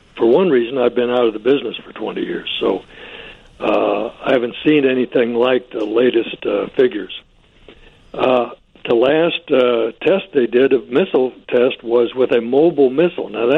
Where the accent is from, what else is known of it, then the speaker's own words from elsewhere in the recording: United States; And my interest is, as an American, I wore the U.S. uniform.